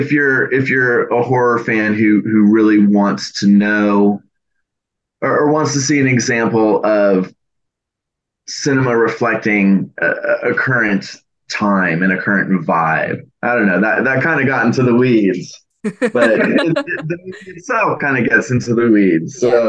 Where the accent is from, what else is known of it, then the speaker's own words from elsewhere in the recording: United States; You know, being an American in California, I really don't know what the future of British folk horror is.